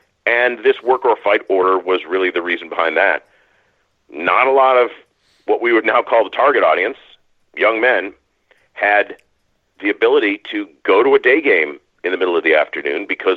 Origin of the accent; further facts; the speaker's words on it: Maine, United States; I grew up in Maine. I've lived in New England my whole life